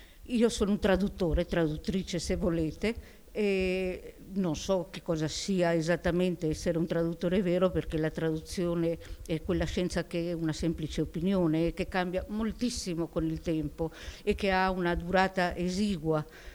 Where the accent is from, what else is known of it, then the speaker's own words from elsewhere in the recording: Barcelona, Catalonia, Spain; Io sono nata in Spagna, a Barcellona, ho studiato lì, ho studiato alla scuola italiana perché essendo di origine ebrea non potevo frequentare le scuole spagnole perché non ero battezzata